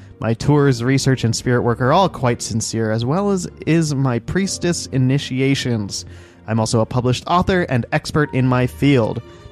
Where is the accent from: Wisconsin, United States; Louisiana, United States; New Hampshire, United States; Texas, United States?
Louisiana, United States; New Orleans; 300-year-long bloodline in New Orleans, so I am very much a part of the history here, and I am her people.